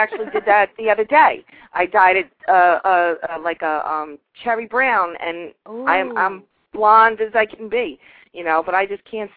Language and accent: English; New York, United States; I'm from right outside of the Bronx.